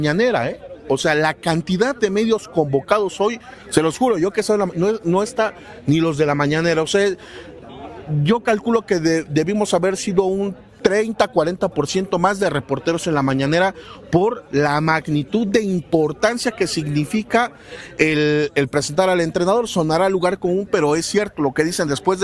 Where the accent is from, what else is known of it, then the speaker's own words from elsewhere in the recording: Ecatepec, State of Mexico, Mexico; No, soy de Ecatepec.